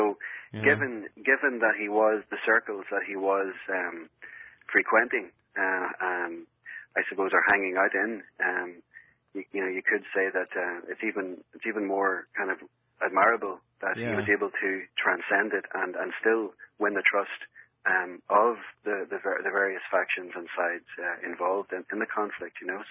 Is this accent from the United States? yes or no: no; Northern Ireland, United Kingdom; growing up in Northern Ireland, you tended to look for the silver lining.